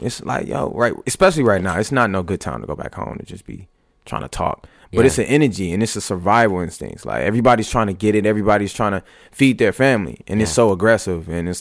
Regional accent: Detroit, Michigan, United States; Detroit is a very slept on city in my opinion, because it's like we come from the Motowns to the EDMs to the house music to the rock

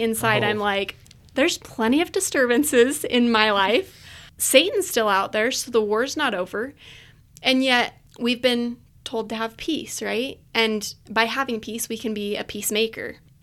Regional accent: Idaho, United States; I grew up in Idaho, a small town in Idaho. Served my mission in Japan, graduated from Utah State University

